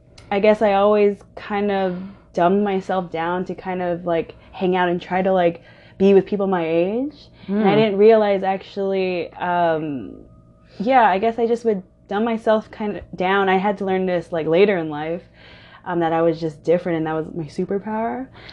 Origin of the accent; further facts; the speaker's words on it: San Diego, California, United States; I actually grew up in San Diego, California, in a small town there, a community called Mira Mesa.